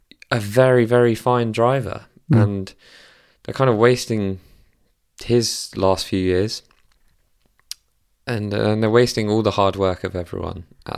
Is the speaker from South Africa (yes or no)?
no; United Kingdom; Newsflash, I am British.